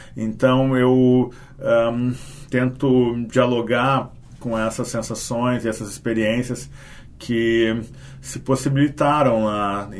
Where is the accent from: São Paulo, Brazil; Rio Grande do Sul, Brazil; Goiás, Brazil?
Rio Grande do Sul, Brazil; Porto Alegre; also born or lived in London / Rio de Janeiro; now in Garopaba, Brazil; eu que morei, né, nasci e me criei em Porto Alegre, e já morei em Londres e morei no Rio de Janeiro, agora morando em Garopaba, eu percebi um interior, uma rotina de interior do país que eu nunca tinha vivido.